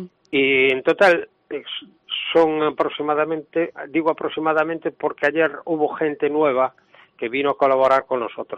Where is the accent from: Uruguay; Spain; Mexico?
Spain; A Coruña, Galicia; yo soy muy coruñés y quiero a La Coruña.